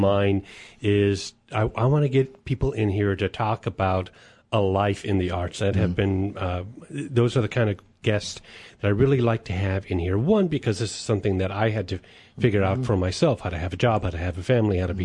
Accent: California, United States; We had a Million Dollar Movie, too, out of a station in San Francisco, where I grew up in the East Bay Area

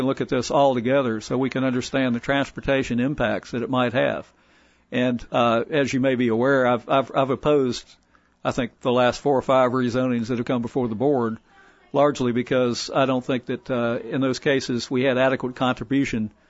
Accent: Virginia, United States; like the area I grew up down in Southwest Virginia, where the growth is not nearly as rapid

